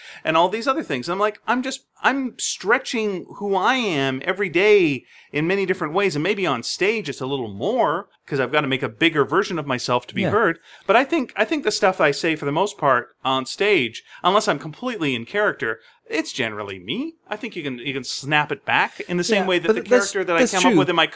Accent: Canada; And as a Canadian, I cannot abide rudeness.

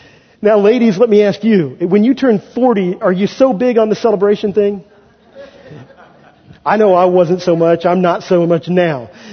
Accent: Kansas, United States; So, I was from Kansas, and everything moves a little slower and a little calmer in Kansas.

